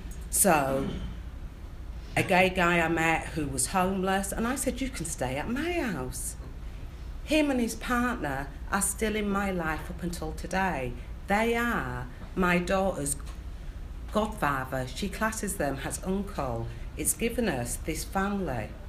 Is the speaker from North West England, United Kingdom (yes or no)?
no; Leeds, Yorkshire and the Humber, United Kingdom; I come from Leeds, Chapel Town, working class black area.